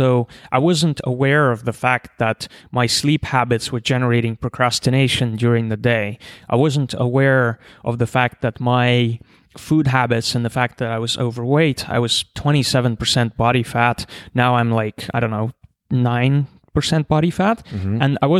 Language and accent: English; Siberia, Russia; I grew up, I was born in Siberia in this academic city. My whole family were engineers and scientists.